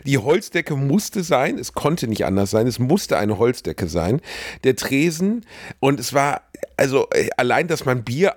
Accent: Rotthausen, North Rhine-Westphalia, Germany; es gab in meiner Heimatstadt Rotthausen natürlich so ein paar Säuferkneipen.

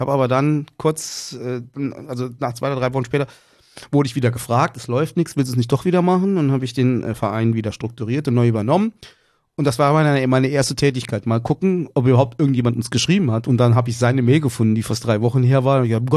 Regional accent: Saarland, Germany; ich bin jetzt wieder da, wo ich meine Kindheit verlebt habe. Ich lebe jetzt wieder im Saarland in meinem Elternhaus. Bin also waschechter, gebürtiger Saarländer

